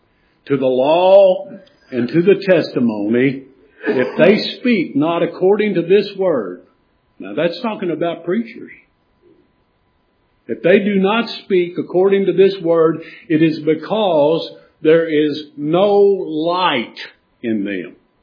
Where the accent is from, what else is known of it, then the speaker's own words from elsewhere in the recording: Kentucky, United States; I'm from Western Kentucky.